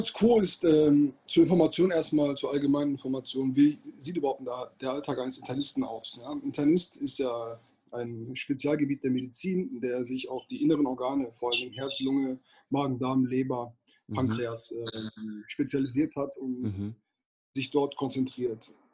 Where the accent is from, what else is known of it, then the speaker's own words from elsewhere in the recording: Gelsenkirchen, North Rhine-Westphalia, Germany; also ursprünglich stamme ich aus Gelsenkirchen, aus dem Ruhrgebiet. Mhm. Habe da auch 21 Jahre meines Lebens verbracht.